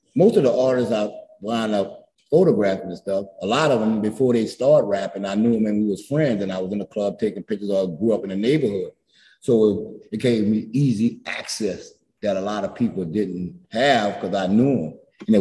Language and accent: English; New Orleans, Louisiana, United States; Well, growing up in New Orleans, and that's why I call it New Orleans. I'm from uptown, downtown